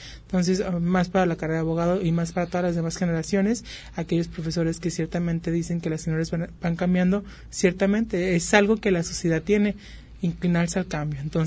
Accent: Mexico; somos el futuro de México

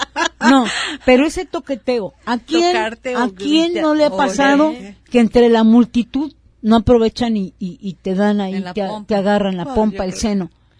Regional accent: Ciudad Juárez, Chihuahua, Mexico; moved away as an adult; yo vengo de Ciudad Juárez, Chihuahua. En su momento yo era feliz en Juárez.

